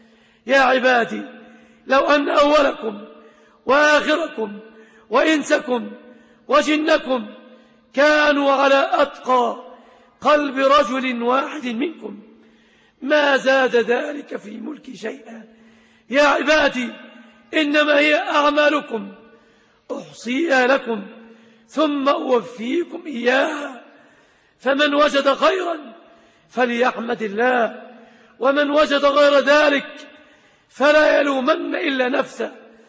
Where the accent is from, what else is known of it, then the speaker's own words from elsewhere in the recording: Egypt; في بلادنا مصر